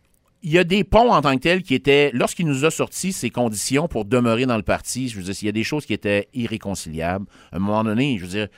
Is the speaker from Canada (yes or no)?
yes; Quebec City, Quebec, Canada; appartement depuis 2024 à Québec, je reçois mon courrier à Québec, mon commerce est depuis 2005 à Québec et je suis né à Québec. J'ai vécu jusqu'à l'âge de 25 ans.